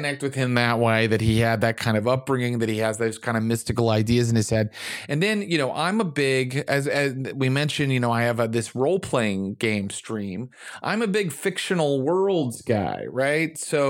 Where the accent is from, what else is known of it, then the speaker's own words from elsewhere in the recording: West Virginia, United States; So I went, I was Pentecostal too, from West Virginia.